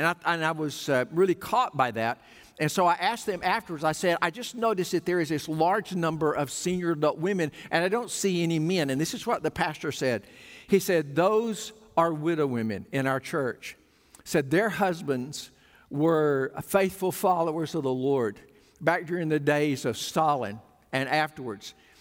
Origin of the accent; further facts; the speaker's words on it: Ralston, Arkansas, United States; Well, I remember growing up in South Arkansas, in Ralston